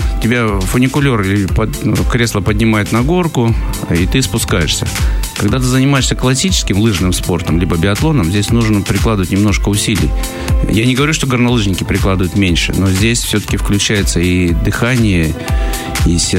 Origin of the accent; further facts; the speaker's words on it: Cherepanovo, Novosibirsk Oblast, Russia; Я сам родом из Черепанова